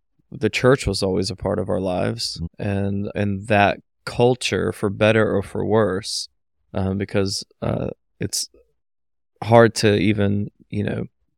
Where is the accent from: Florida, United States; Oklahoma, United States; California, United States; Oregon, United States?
Florida, United States; born there; also born or lived in Lynchburg, Virginia / Memphis, Tennessee / Buckeye, Arkansas / Missouri; No. I was born in Florida.